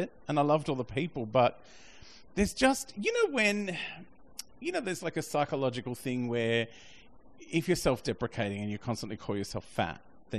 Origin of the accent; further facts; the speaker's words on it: Melbourne, Victoria, Australia; I grew up in Melbourne and I loved it.